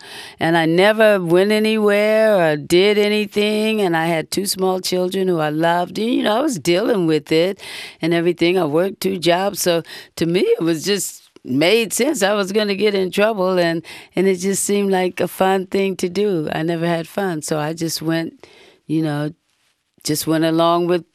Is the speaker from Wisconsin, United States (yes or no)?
no; Los Angeles, California, United States; I grew up in South Central L.A., which we call Watts back then. It's still Watts now.